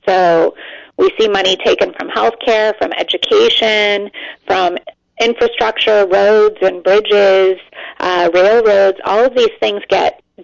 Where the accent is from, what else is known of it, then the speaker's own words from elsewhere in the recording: California, United States; moved away as an adult; now in New York, United States; I live in New York. I'm from California, but I've lived here for all of my adulthood since I came to go to college.